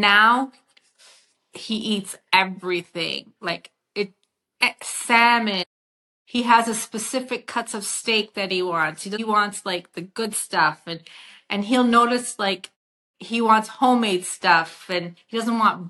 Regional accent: Canada; And I'm like, "Carmen, we're Canadian."

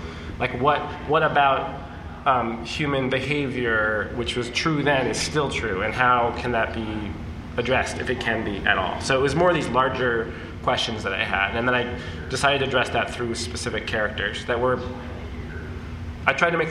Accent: West Coast, United States; I grew up on the West Coast where like, you know, Jewish culture and Jewish people aren't as visible

